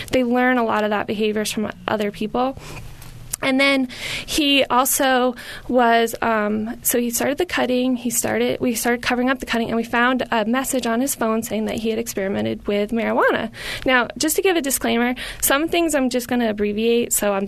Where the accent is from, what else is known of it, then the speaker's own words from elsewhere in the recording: East Coast, United States; I grew up on the East Coast.